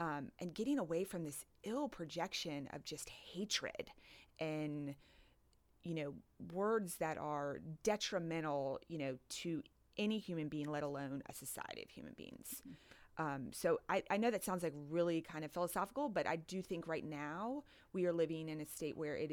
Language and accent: English; Charlottesville, Virginia, United States; I mean, remember, I grew up in Charlottesville, so I had like Virginia basketball